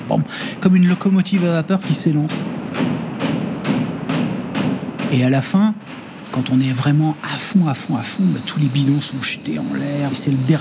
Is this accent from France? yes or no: yes; Varennes-Vauzelles, Bourgogne-Franche-Comté, France; Nous, on est de Varennes-Vauzelles, donc cette cité ouvrière qui a été construite autour des ateliers SNCF où tous nos grands-parents, nos parents ont travaillé.